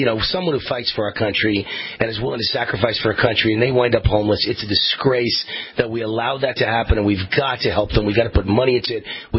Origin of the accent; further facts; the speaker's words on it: Bronx, New York, United States; Not Bronxville, Bronx. Forget Bronxville. Bronxville was too rich for me